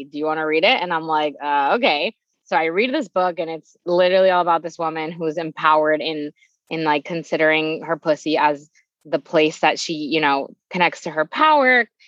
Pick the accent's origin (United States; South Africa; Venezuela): Venezuela; So I am originally from Venezuela. I grew up in a very sheltered Jewish community.